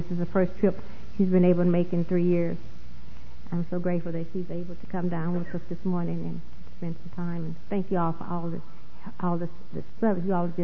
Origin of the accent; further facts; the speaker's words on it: Southern United States, United States; I have a twin brother, and we was born in the South, and I never did like the South. I know at the time when I grew up in the South, it was very racist, very segregated